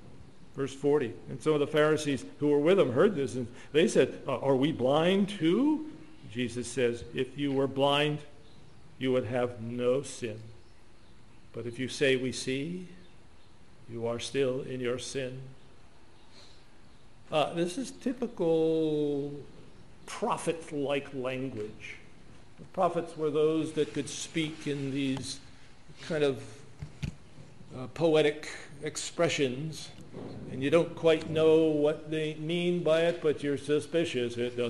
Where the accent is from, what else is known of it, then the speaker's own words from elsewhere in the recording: Philadelphia, Pennsylvania, United States; I'm from Philadelphia, born and raised in Philadelphia. Went to Simon Gratz High School.